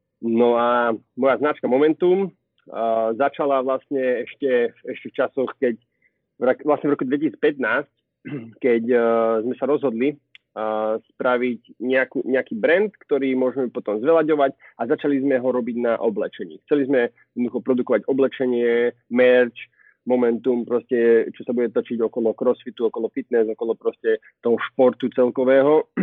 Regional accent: Nitra, Nitra Region, Slovakia; tým, že sme boli z Nitry, obidvaja, ja a Braňo

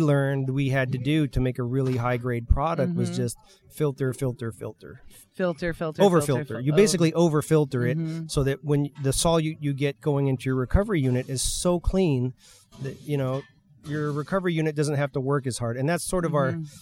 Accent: California, United States; Well, I'm a native Californian and I come from the cannabis industry.

